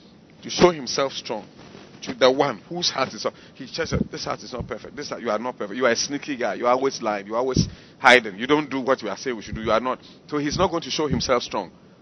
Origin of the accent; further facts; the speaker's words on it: Ghana; That I'm part of this, I agree to this constitution, that makes me a part of this, I am a Ghanaian.